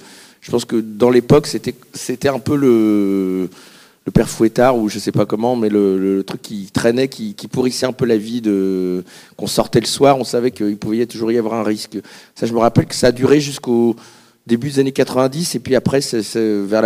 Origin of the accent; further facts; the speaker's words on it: Rouen, Normandy, France; Bizarrement, je sais pas, parce que je suis de Rouen. Voilà, et en 86, 85, j'avais 15, 16 ans.